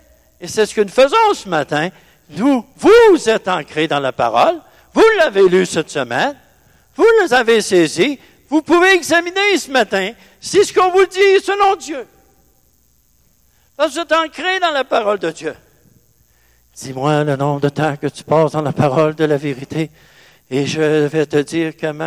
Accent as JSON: {"language": "French", "region": "Quebec", "country": "Canada", "said": "On n'est pas juif. On est québécois."}